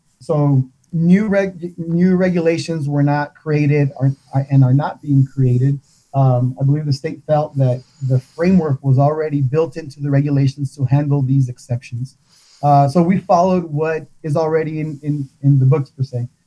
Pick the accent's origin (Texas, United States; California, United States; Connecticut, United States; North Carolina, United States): Texas, United States; El Paso; I'm born and raised in El Paso.